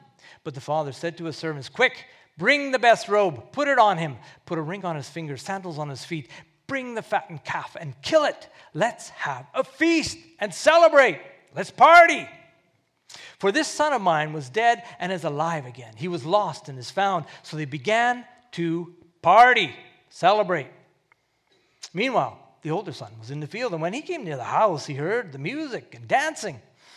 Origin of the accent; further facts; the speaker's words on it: Canada; I'm from Canada, where people say, "Oh God," all the time.